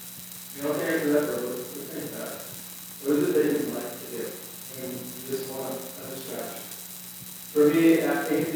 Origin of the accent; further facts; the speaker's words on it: United States; I grew up on Long Island Sound. So the salt water there.